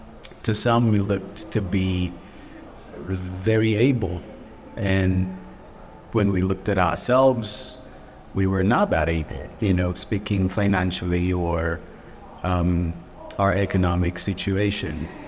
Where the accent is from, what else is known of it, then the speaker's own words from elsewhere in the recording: Central, Kenya; So I'm originally from Kenya. So Africa, East Africa specifically. And grew up in what we would call then the central province of Kenya, which is more of the kind of your highlands, rainy, good vegetation, as opposed to being arid or semi-arid.